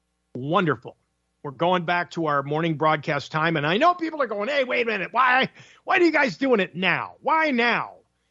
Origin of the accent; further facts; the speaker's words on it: Connecticut, United States; when I was growing up in Connecticut, colder than snot.